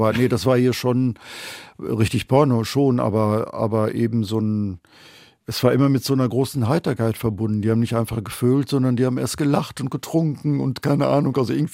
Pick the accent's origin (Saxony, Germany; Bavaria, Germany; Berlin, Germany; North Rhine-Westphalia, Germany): North Rhine-Westphalia, Germany; Weil ich bin aufgewachsen in Ostwestfalen auf dem Dorf und kannte es nicht anders.